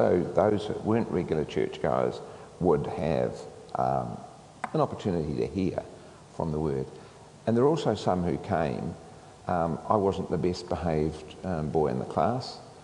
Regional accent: Christchurch, Canterbury, New Zealand; moved away; I am from Christchurch. I got out before the earthquakes. 30-something years before the earthquakes, I left town.

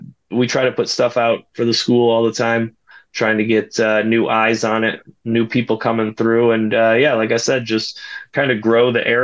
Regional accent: Rochester, New York, United States; GCW is actually in my hometown of Rochester, New York.

